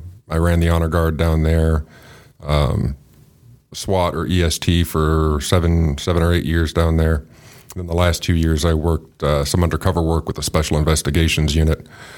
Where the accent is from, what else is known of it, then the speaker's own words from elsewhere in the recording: Rock Island, Illinois, United States; I grew up in Rock Island, and I kind of wanted to see the world.